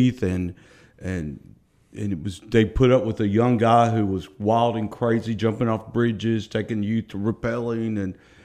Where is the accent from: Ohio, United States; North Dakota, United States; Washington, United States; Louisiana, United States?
Louisiana, United States; and I came from Louisiana.